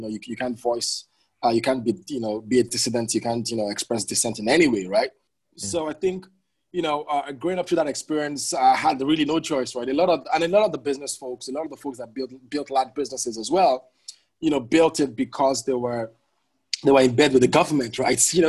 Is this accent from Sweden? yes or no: no; Nigeria; So honestly, a lot of the people that I looked up to in Nigeria were activists, right?